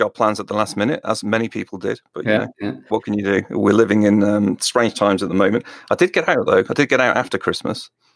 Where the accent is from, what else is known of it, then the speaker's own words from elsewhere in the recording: Liverpool, North West England, United Kingdom; I'm originally from the Liverpool area.